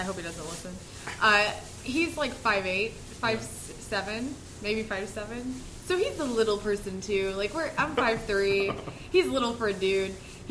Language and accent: English; Illinois, United States; I grew up, I'm from Illinois.